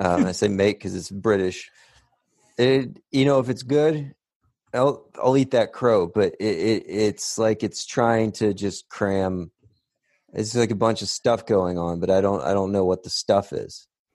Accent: Indiana, United States; I'm from Indiana.

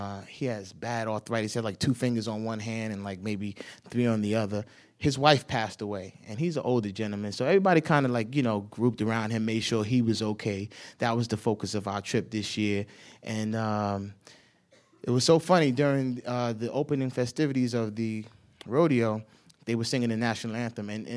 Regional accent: New York, United States; because I'm the only guy from New York out there, and they knew I was from New York

